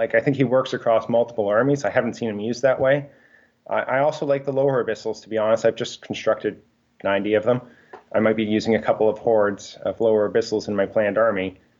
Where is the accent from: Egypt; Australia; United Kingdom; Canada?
Canada; Ontario; also born or lived in Ottawa; now in United States; I'm from Ontario. Last place I lived was Ottawa, and I think the next place I live when I eventually leave the States to get posted back home will be back to Kingston, Ottawa area in Ontario.